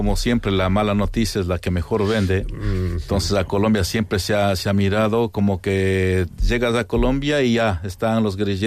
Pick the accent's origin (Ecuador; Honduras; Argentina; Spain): Ecuador; quiero conocer también mi propio país, ya que soy de Ecuador